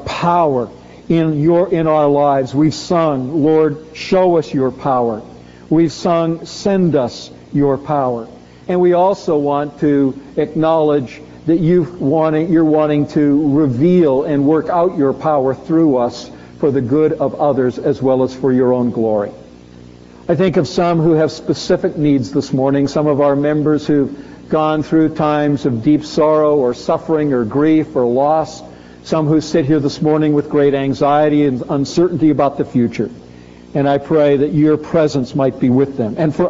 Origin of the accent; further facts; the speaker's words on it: Canada; even as a Canadian, I had not heard very much about